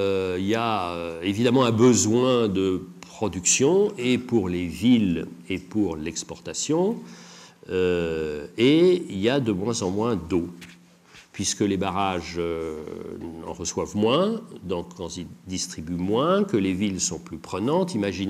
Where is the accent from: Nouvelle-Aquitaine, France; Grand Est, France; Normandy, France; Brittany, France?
Brittany, France; je suis breton